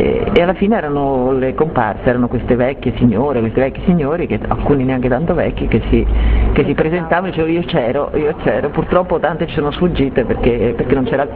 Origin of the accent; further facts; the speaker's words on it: Friuli-Venezia Giulia, Italy; pur essendo friulana non lo parlo, ma lo capisco bene.